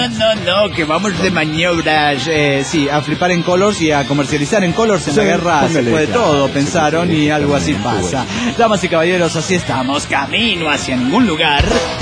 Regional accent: Argentina; Yo soy de Argentina.

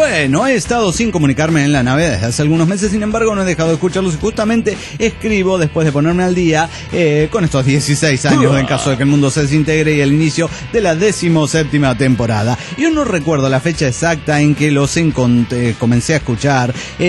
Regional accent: Argentina; Recuerden que yo soy de Argentina

